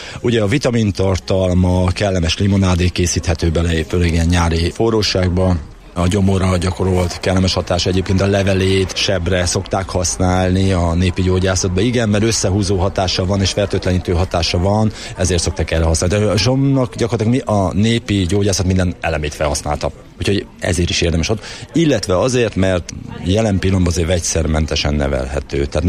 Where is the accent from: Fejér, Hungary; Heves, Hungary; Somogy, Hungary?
Somogy, Hungary; a saját megyén somogyi vagyok, és a saját megyémnek a neve is ebben.